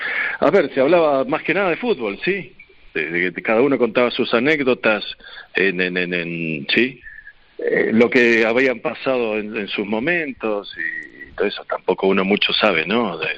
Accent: Buenos Aires, Argentina; De Buenos Aires.

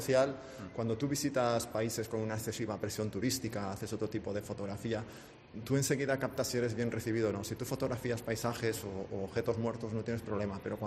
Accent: Ayora, Valencian Community, Spain; Yo he sido corredor de encierros desde pequeño en mi pueblo, en Ayora, en Valencia, un pueblo con mucha tradición taurina

